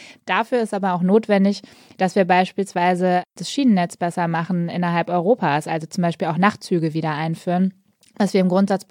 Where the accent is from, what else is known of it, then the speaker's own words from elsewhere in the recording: Eifel, Germany; Ich bin aber tatsächlich auf dem Land groß geworden, habe deshalb auch einen Führerschein. Ich bin in der Eifel aufgewachsen